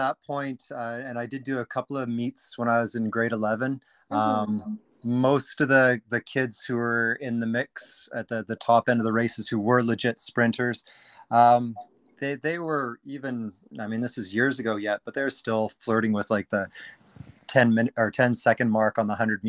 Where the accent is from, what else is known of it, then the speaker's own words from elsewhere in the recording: Gibsons, British Columbia, Canada; I grew up on the Sunshine Coast.